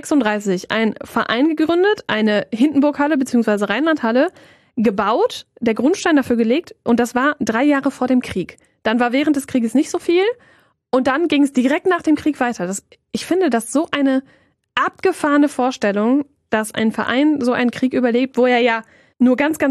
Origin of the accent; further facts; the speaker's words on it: St. Tönis, North Rhine-Westphalia, Germany; Ja, ich komme auch aus St. Tönis.